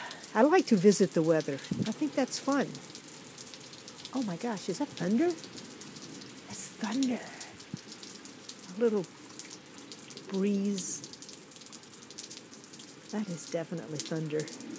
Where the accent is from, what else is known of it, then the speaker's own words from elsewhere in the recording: Davenport, Iowa, United States; I grew up in Davenport, Iowa, where it got to be below zero.